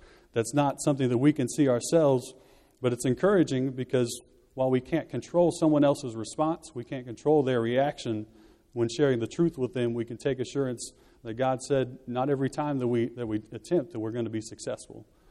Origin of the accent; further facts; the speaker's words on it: Texas, United States; The preacher that I grew up hearing in Texas said this.